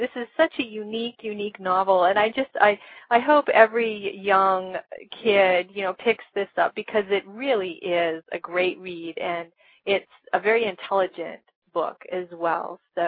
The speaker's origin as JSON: {"language": "English", "country": "Canada", "said": "I'm actually Canadian, so I'm a big fan of hockey"}